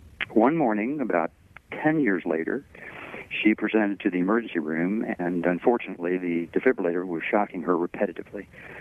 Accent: Kentucky, United States; She was raised in South Carolina. I was raised in Kentucky.

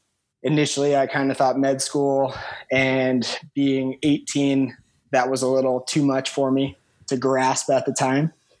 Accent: Las Vegas, Nevada, United States; now in Reno, United States; Yeah, well, I'm a native Nevadan, so born and raised in Vegas. I now live up in Reno.

